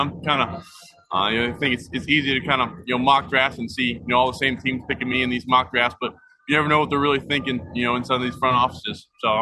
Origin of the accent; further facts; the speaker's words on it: the South, United States; I know it's kind of offensive to chefs, but I grew up in the South a little bit.